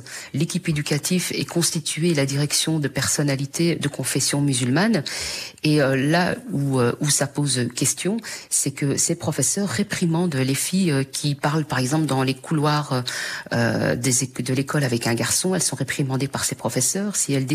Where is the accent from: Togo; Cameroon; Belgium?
Belgium; Brussels; d'une famille de musulmane. Et je suis née de 8 enfants. Donc, évidemment, j'ai grandi à Bruxelles dans un quartier qu'on appelle les quartiers assez sensibles, juste à côté de Molenbeek.